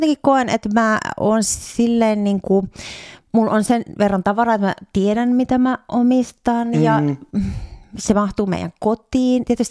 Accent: Jyväskylä, Central Finland, Finland; now in Espoo, Finland; Mä oon Jyväskylästä kotoisin. Okay. Joo, mutta olen asunut kyllä Espoossa nyt jo aika monta vuotta. Vuodesta 2014.

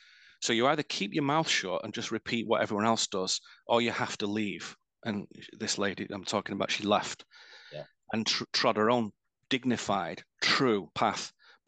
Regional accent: England, United Kingdom; it's very sobering to remember, especially as an Englishman

